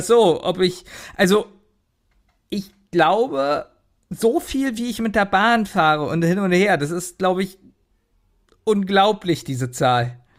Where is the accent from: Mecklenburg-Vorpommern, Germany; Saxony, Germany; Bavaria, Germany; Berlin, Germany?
Berlin, Germany; Es tut schon weh, dass ich mich als Berliner sehen muss.